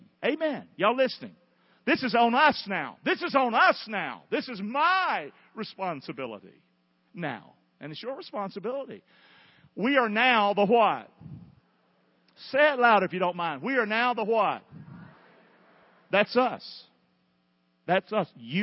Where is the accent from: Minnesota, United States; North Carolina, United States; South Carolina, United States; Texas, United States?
North Carolina, United States; Rockingham; I'm from Rockingham. Don't ever forget that.